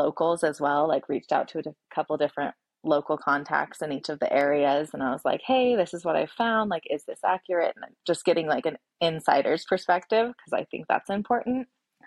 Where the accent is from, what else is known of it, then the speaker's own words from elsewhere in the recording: Oregon, United States; now in Boise, United States; I was born and raised in Oregon and here in Boise too. So I'm kind of Pacific Northwest is where I've been, what I know.